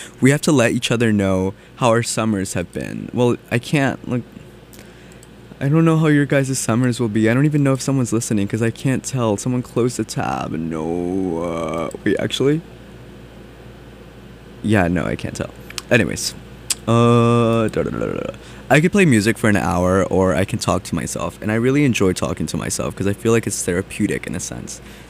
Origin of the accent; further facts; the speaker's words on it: North Carolina, United States; Because I'm not from Raleigh. I'm from another part of North Carolina.